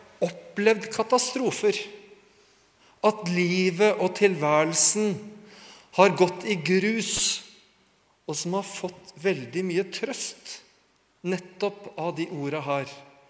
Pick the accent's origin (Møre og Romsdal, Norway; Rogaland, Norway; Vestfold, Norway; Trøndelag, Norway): Vestfold, Norway; Sandefjord; Når jeg var tenåring, så hadde tenåringskoret hjemme i Sandefjord en musical om Jesu gjenkomst og de siste tider